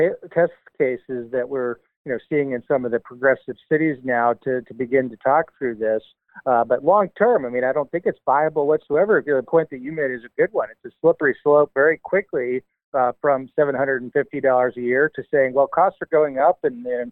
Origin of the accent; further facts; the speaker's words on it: Michigan, United States; My home state of Michigan had one of these